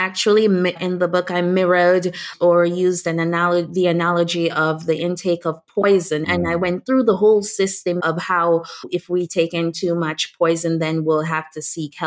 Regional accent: Jamaica; I'm Jamaican, so they're like, we forgive, but we don't forget.

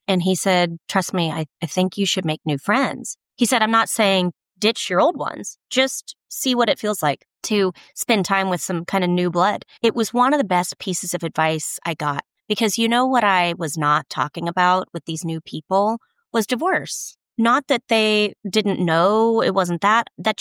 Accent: Texas, United States; They're from New Orleans. I'm from Texas.

